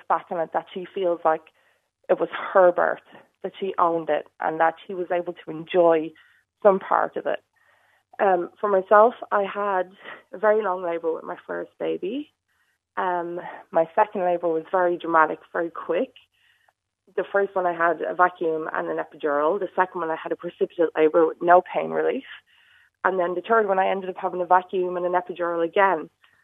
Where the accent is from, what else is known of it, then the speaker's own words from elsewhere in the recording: Ireland; Well, you know, I think it's part and parcel of being Irish as well.